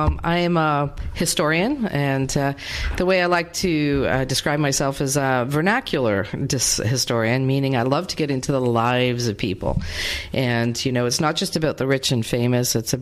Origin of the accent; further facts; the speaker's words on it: Canada; moved away as an adult; now in United States; I'm a first generation North American, born and raised in Canada, and moved to the United States 20 years ago.